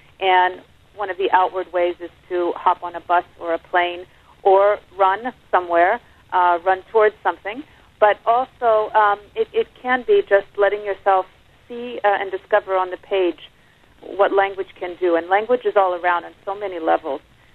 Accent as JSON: {"language": "English", "town": "Charleston", "region": "West Virginia", "country": "United States", "tie": "born or raised there", "said": "And also there's some of Charleston, West Virginia, my hometown in there."}